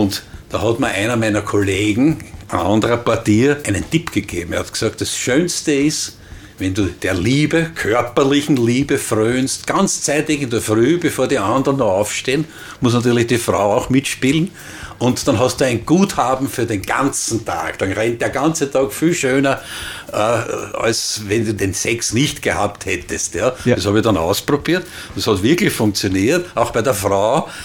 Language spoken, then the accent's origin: German; Guntramsdorf, Lower Austria, Austria; Das dritte ist die Arbeit für mein Heimatdorf, kulturelle Arbeit für Guntramsdorf.